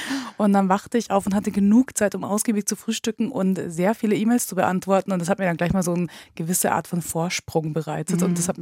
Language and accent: German; Osnabrück, Lower Saxony, Germany; ich komme zum Glück aus Osnabrück